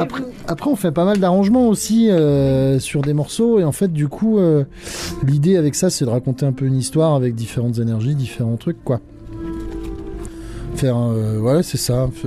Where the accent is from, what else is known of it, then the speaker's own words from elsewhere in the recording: Bourgogne-Franche-Comté, France; moi j'ai des bases par exemple Morvandel, je suis du Morvan à la base en Bourgogne.